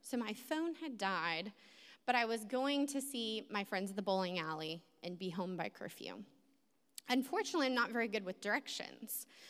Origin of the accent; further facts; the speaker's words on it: Atlanta, Georgia, United States; I'm from Atlanta area.